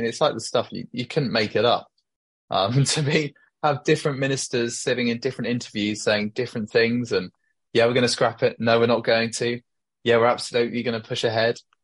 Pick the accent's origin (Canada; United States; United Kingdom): United Kingdom; I've never been more depressed about being, and more ashamed actually of being British.